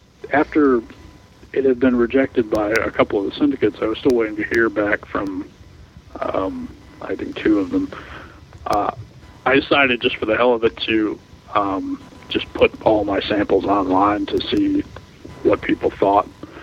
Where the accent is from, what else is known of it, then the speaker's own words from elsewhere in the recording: Attleboro, Massachusetts, United States; which it happens to be in my hometown newspaper, so I was lucky in that respect.